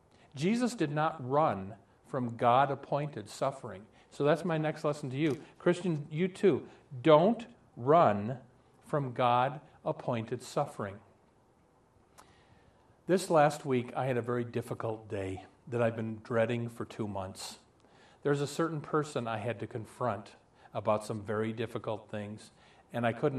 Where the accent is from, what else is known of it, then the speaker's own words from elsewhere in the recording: Omaha, Nebraska, United States; I have a dear friend that I grew up with in Omaha.